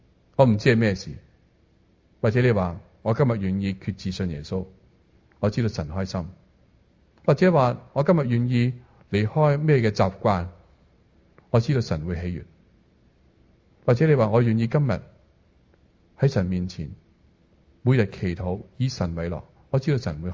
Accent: Guangdong, China; 我們是四邑人，台山、恩平、開平那些人呢

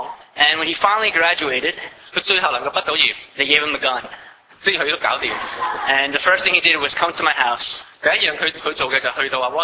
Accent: New York, United States; This is the context of the church that I grew up in back in New York.

